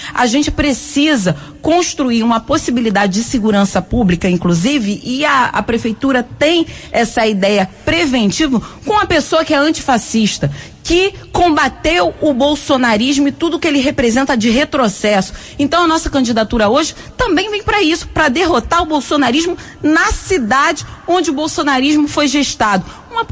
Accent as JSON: {"language": "Portuguese", "region": "Rio de Janeiro", "country": "Brazil", "said": "eu venho da Maré, são 140 mil moradores."}